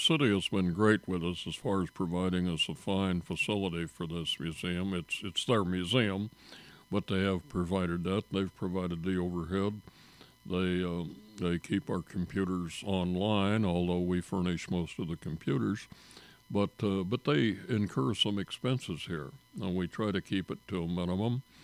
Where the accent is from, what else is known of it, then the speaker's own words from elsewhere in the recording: Nebraska, United States; I was born and raised in Nebraska, and I was five in 1932 when the storms first hit us, and I was 10 when they quit blowing.